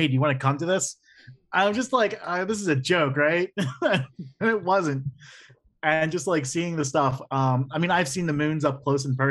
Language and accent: English; Philadelphia, Pennsylvania, United States; it reminds me of like growing up in the Juniata Kensington part of Philadelphia, like Kensington, Fishtown, like that part of the River Wards in Philly